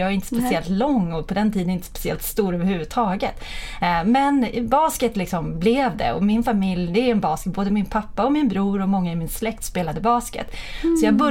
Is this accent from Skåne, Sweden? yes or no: no; Södertälje, Stockholm County, Sweden; born there; halva mitt liv har jag bott i Stockholm. Men min ungdom, så jag föddes på Östertälje BB.